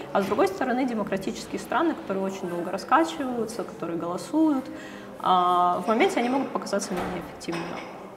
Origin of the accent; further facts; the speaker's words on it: Moldova; в том числе из-за того, что я из Молдовы, я за всей этой ситуацией очень слежу.